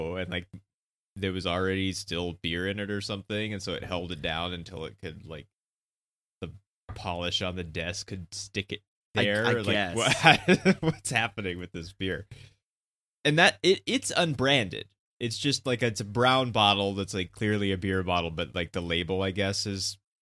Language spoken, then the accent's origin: English; Texas, United States; sometimes I wear a Texas belt buckle, but that's because I'm from Texas